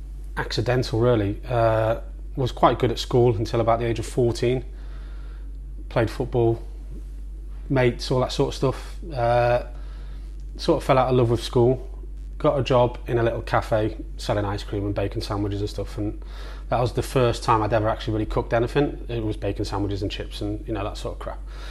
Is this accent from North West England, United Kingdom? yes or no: yes; Chester, North West England, United Kingdom; So I grew up in an awful little council estate called Verleigh in Chester, so northwest England.